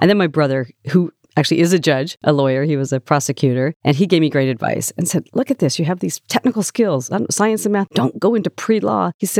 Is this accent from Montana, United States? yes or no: yes; Montana, United States; Because again, growing up in Montana, we have beautiful skies at night. You can see the stars.